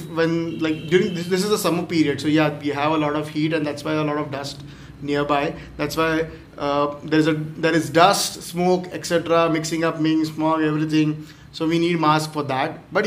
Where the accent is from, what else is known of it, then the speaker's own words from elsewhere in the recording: India; One excellent thing about normalcy, being an Indian, is with the normal period, cricket is back.